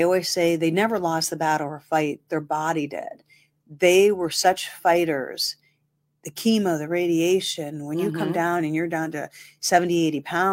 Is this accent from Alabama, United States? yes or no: no; Massillon, Ohio, United States; now in Youngstown, United States; So originally from there, moved here in 91.